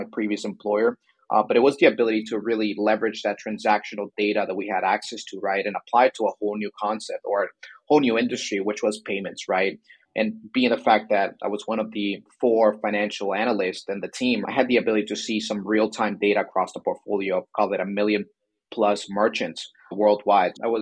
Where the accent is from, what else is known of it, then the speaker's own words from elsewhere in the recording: Miami, Florida, United States; also born or lived in Colombia; I was born in Miami, raised in Miami, but I did live. By the time I was one, I moved back to Colombia, my mother and siblings. I spent there the majority of my early life before going back to Miami.